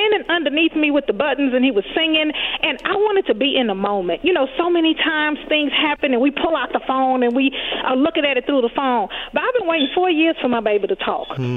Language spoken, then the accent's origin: English; the South, United States; So I'm in the kitchen doing laundry, and I'm from the South.